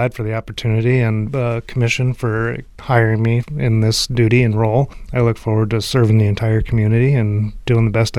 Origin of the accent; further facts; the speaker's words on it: Iowa, United States; Yeah, I was born and raised in the Hampton-Dumont community. Graduated the Hampton-Dumont High School in 2002. Shortly after that, my wife, current wife, and I moved to Waterloo